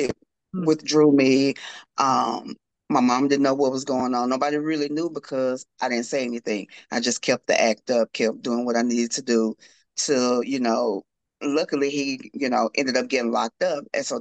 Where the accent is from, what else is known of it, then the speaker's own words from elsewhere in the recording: Corsicana, Texas, United States; I'm from Corsicana, Texas. It's like an hour or so from Dallas.